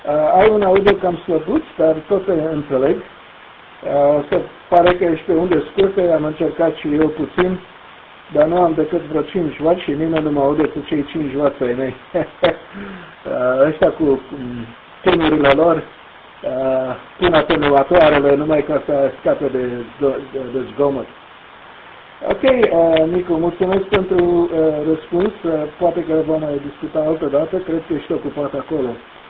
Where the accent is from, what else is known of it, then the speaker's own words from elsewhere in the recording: Constanța, Constanța County, Romania; moved away; Constanța fiind locul meu natal, numai că am plecat de acolo tare de mult.